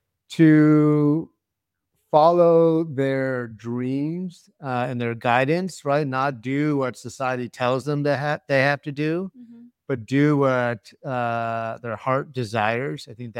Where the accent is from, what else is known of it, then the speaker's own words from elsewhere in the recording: Tampa, Florida, United States; born there; I was a Tampa Bay Bucks fan because I was born in Tampa Bay, you know